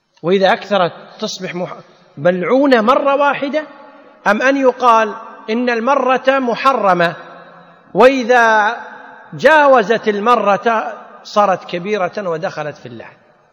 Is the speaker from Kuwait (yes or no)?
yes; Kuwait; ذهبت المرأة صلي على أخيها عندنا في الكويت مثلاً